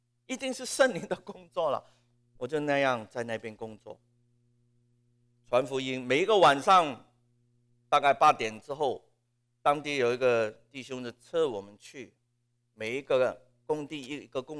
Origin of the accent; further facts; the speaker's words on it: Hong Kong; Chinese is a second language; moved away as an adult; 我也没有学，家里也没有讲，我一直在香港长大，我做传道一直是用广东话，要不就是用英语。我1992年过来维珍修进修神学，毕业了95年，本来想要回香港继续我的工作